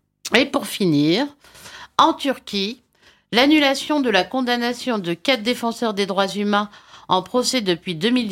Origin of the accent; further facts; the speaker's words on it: south of France, France; accent: Southern French; J'aime bien des fois parler avec mon accent du Sud.